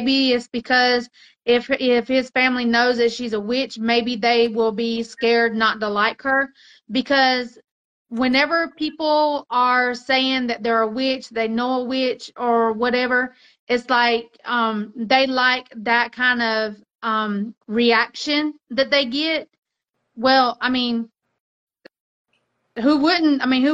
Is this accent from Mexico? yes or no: yes; Mexico; I grew up in Mexico